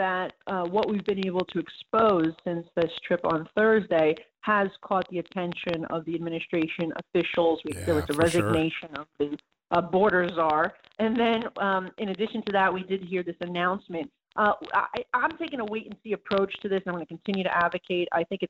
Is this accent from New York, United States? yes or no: yes; New York, United States; and I'm from New York, and the New York, you know, Canada border is closed for non-essential travel right now